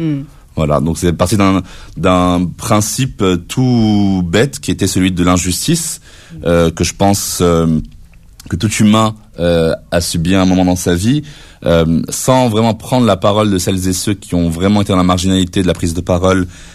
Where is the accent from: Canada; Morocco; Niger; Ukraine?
Morocco; je suis né et j'ai été élevé dans l'islam. J'ai grandi au Maroc, j'ai été nourri d'une double culture franco-marocaine.